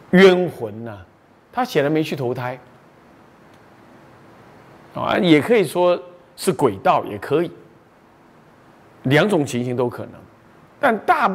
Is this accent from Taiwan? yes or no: yes; Beitou, Taipei, Taiwan; 在我家故乡北投旁边，再往淡水方向有个叫干刀，就官渡